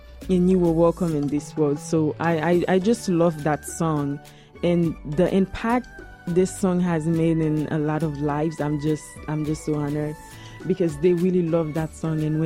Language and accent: English; Haiti; English is a second language; now in United States; So I'm from Haiti originally.